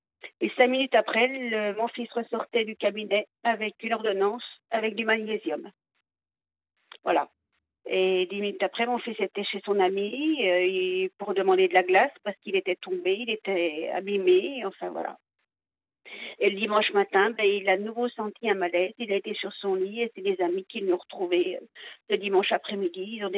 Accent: Bourgogne-Franche-Comté, France; Alors, j'ai 62 ans et ben, je vous appelle pour maman, je suis dans les Yvelines parce que je garde mes petites filles, mais autrement je suis du Doubs.

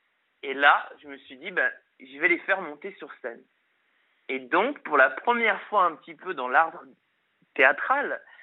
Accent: Montpellier, Occitanie, France; Et moi, je viens du sud de la France, donc je viens de Montpellier.

